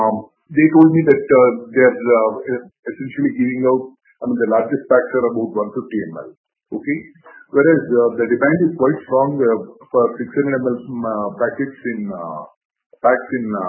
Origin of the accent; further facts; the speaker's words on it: Bellary, Karnataka, India; I am from Bellary area.